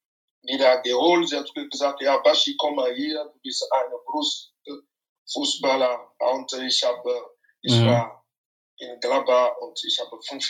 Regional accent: Lomé, Maritime, Togo; German is a second language; moved away as an adult; Ja, ich bin in Lomé in Togo aufgewachsen. Ja, ich habe in Togo ganz meine Kindheit so gebracht bis 18.

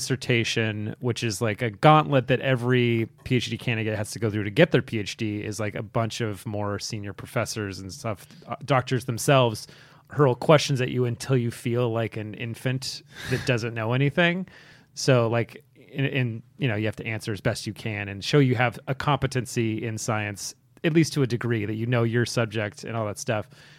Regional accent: San Diego, California, United States; also born or lived in Boston / New York City; I'm from San Diego originally.

